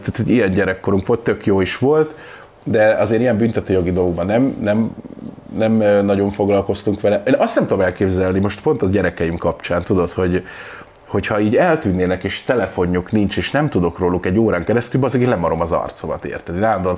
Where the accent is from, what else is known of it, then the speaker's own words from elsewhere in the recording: Tápiószecső, Pest, Hungary; Nagyon sok helyen, 15-ben Gyöbrőn laktam, Tápiószecsőn. Egy kicsit ilyen költöző család voltunk